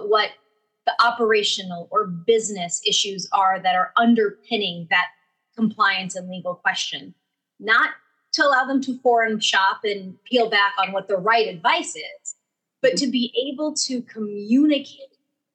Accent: Nicaragua; first language Spanish; English is a second language; Because I'm originally from Nicaragua and Spanish is my first language, I do focus a significant amount of my practice in the Latin American region.

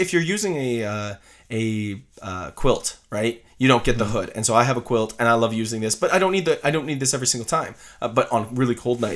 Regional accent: Canada; not local to me because I'm Canadian, but local to Americans.

